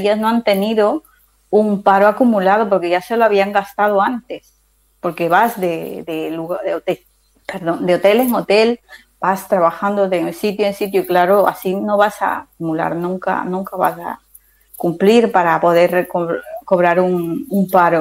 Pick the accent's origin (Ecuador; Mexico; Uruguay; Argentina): Ecuador; moved away; Yo soy inmigrante, sí, yo soy de Ecuador